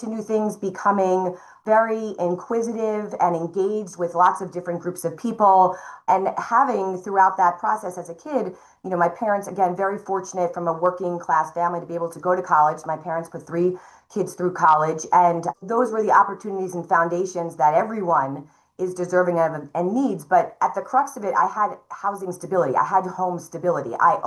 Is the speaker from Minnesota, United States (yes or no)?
no; New York, United States; I was raised in a very working class family here on Long Island.